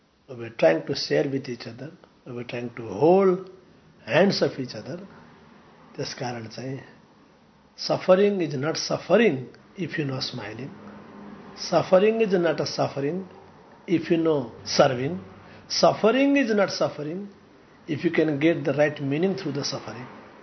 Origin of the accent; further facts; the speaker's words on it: Parsa, Lumbini Province, Nepal; राप्ती अञ्चल दाङ जिल्ला साना गाउँ पर्सा, किसानको परिवार, सङ्घर्षको जीवन